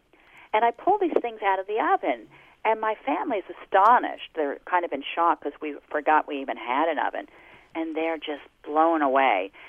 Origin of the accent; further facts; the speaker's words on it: New Jersey, United States; Well, I grew up on the Jersey Shore, and I grew up a very odd combination of, let's say, lowly Orthodox Jewish and white trash.